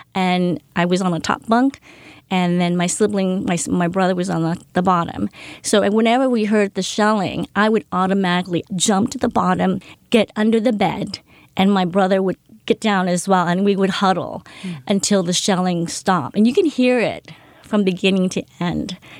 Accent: Da Nang, Vietnam; also born or lived in Nha Trang; I was born in Nha Trang. It's a coastal town of South Vietnam. We moved to Da Nang when I was four.

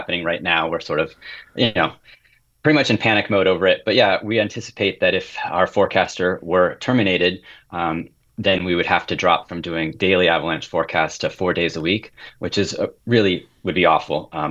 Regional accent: California, United States; now in Tahoe, United States; I mean, I grew up in the Bay Area and I wish I was growing up in Tahoe. And then when I sort of was freed from college, I moved to the mountains

